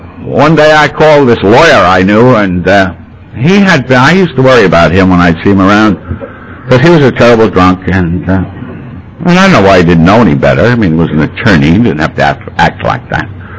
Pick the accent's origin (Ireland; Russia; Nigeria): Ireland; I was brooding because I'm Irish.